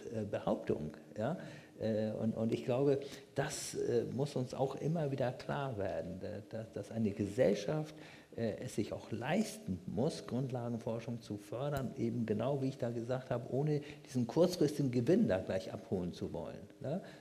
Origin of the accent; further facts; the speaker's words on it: Germany; und ich meine, bei uns in Deutschland geht es noch, muss ich sagen